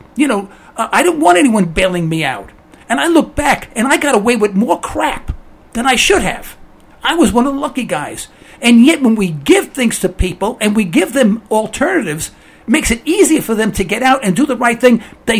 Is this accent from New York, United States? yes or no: yes; Harlem, New York, United States; I mean, I grew up in Harlem.